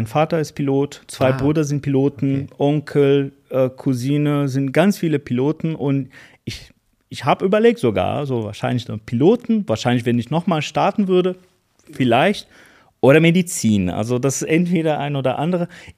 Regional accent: Porto Alegre, Rio Grande do Sul, Brazil; in meiner Heimatstadt, ah, ja, in Porto Alegre, Brasilien, ja.

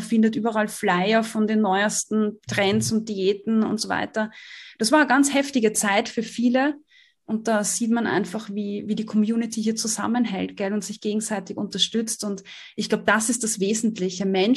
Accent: Austria; Ich komme aus Österreich, genau.

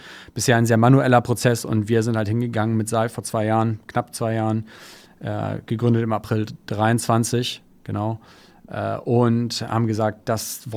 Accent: Hamburg, Germany; ich bin Hamburger Seriengründer.

